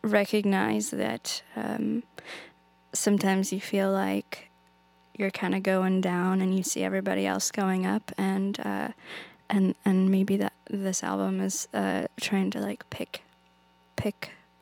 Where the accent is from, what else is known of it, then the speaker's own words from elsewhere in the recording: Washington, United States; I grew up near Snoqualmie Falls, so I just feel like out east anywhere.